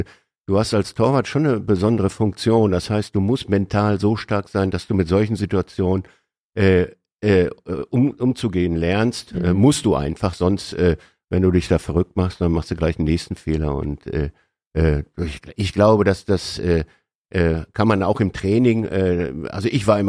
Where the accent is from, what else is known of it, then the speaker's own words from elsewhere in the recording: Münster, North Rhine-Westphalia, Germany; now in Bochum, Germany; Ja, Münsteraner und Bochumer.